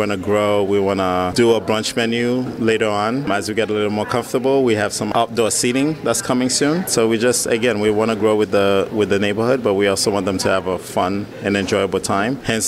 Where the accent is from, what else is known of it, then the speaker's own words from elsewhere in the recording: New York, United States; now in Philadelphia, United States; So I'm from New York. I'm going to say Steven Starr brought me to Philadelphia.